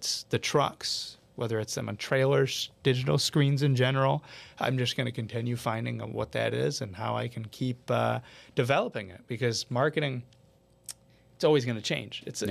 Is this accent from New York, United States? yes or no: yes; Brownville, New York, United States; also born or lived in Watertown; But actually Brownville, you know, okay. Right outside of Watertown, very, very small little village.